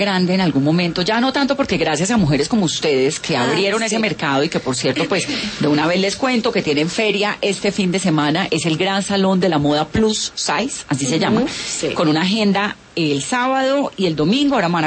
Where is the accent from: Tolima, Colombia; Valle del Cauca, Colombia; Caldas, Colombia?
Valle del Cauca, Colombia; Cali; Pues obvio, soy de Cali.